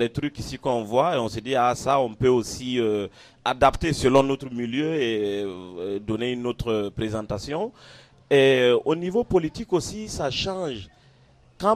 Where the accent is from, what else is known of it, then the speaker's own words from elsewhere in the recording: Burkina Faso; venir jouer chez nous au Burkina Faso